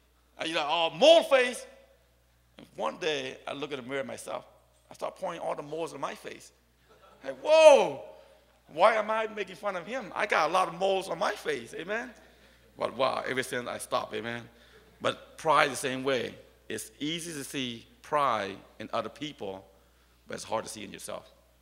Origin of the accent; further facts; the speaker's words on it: United States; People ask me where you're from. I speak proudly, stick my chest out. Yeah, I'm from America.